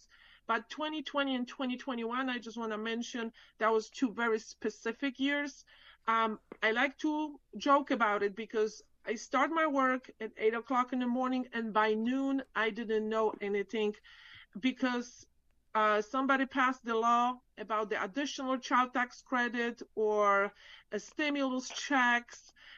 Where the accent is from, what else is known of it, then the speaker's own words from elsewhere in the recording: Poland; English is a second language; moved away as an adult; now in United States; So I'm actually from Poland. I grew up in Europe.